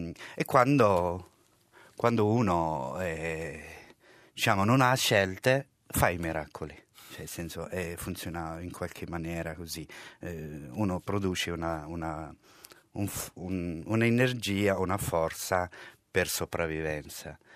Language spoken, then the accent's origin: Italian; Algeria; Italian is a second language; moved away; ho 41 anni e vengo dall'Algeria. E sono rifugiato politico e ho lasciato l'Algeria all'epoca della guerra civile, a fine anni 90. Insomma, 98 sono arrivato a Napoli